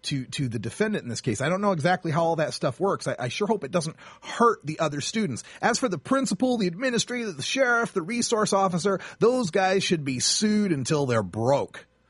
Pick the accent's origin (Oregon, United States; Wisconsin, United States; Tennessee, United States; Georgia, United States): Oregon, United States; This one also comes out of my home state here in Oregon.